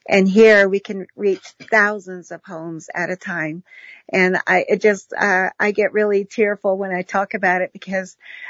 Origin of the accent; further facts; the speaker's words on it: Navajo Nation, United States; I grew up on the Navajo Nation and never really just enjoyed the beauty of all of it.